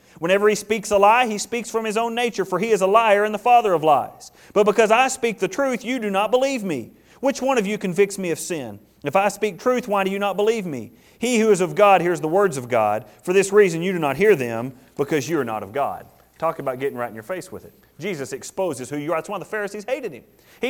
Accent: Canton, Texas, United States; I grew up in Canton, Texas, I think.

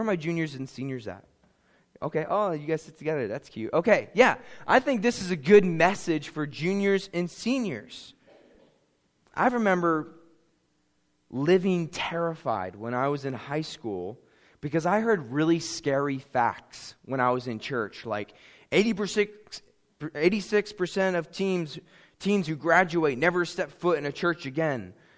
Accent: Pennsylvania, United States; I went to school in Virginia. I was from Pennsylvania.

